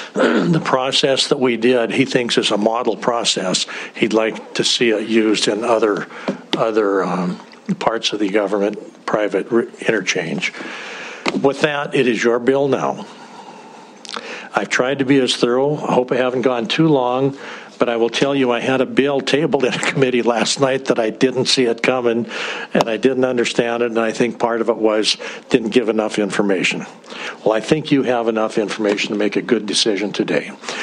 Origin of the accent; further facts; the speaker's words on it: Eureka, California, United States; managed operations up in my hometown of Eureka.